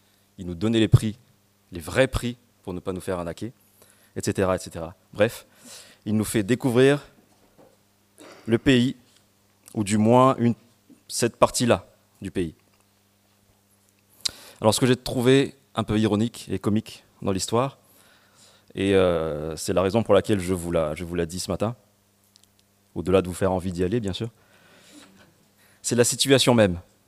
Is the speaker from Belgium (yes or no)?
no; Madagascar; moved away as an adult; now in France; je suis né à Madagascar. J'ai passé les 18 premières années de ma vie et ça fait exactement 18 ans aussi que je suis en France.